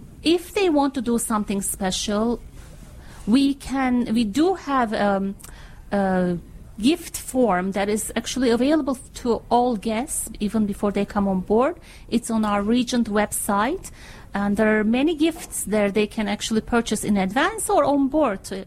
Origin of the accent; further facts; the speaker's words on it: Istanbul, Turkey; English is a second language; now in Kuşadası, Turkey; Well, I am from Istanbul, but a few years ago I moved to Kuşadası.